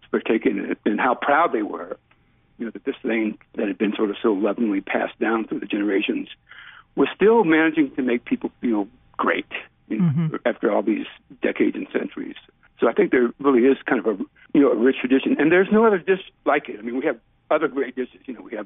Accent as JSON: {"language": "English", "town": "Bayou Black", "region": "Louisiana", "country": "United States", "tie": "born or raised there", "moved": "as an adult", "said": "So, yeah, I grew up on Bayou Black eating my mama's gumbo and went away to graduate school in Missouri when I was 26 years old without having learned to cook my mama's gumbo."}